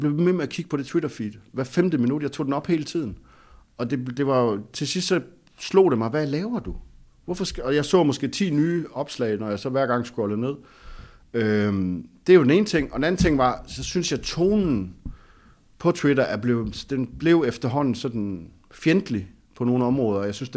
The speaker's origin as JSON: {"language": "Danish", "region": "North Denmark Region", "country": "Denmark", "said": "jeg kommer fra Vendsyssel."}